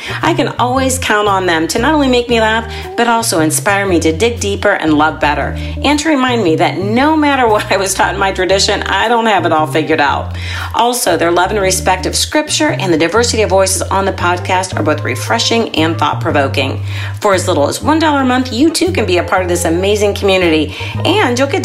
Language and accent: English; Dearborn, Michigan, United States; from Dearborn, Michigan, and I'm part of the producers group here at the Bible for Normal People.